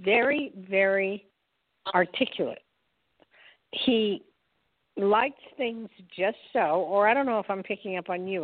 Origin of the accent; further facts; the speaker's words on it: New Jersey, United States; How lucky you are. I'm from Jersey.